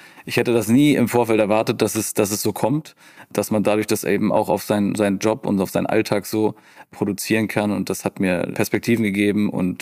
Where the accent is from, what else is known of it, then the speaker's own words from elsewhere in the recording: Bavaria, Germany; now in Frankfurt, Germany; Ich bin ja gebürtiger Allgäuer